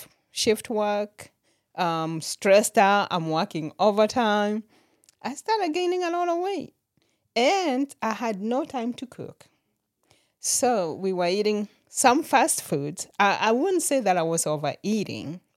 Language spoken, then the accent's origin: English; Kenya; Growing up in Kenya, I actually never knew that I wanted to be a nurse.